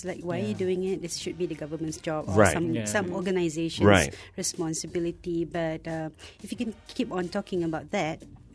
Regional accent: Malaysia; As a Malaysian, we have to change our habit, how we eat.

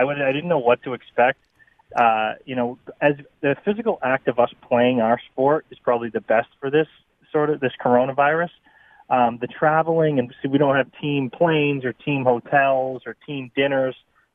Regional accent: Vermont, United States; Well, growing up in Vermont, I couldn't play golf for 6-7 months out of the year.

